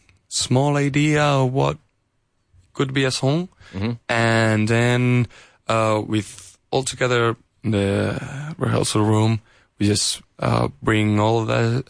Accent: A Coruña, Galicia, Spain; I'm from La Coruña.

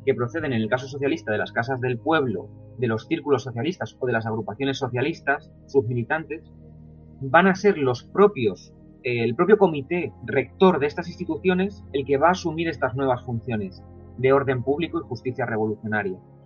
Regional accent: Toledo, Castilla-La Mancha, Spain; yo soy de Toledo, mis intereses también van por esa provincia

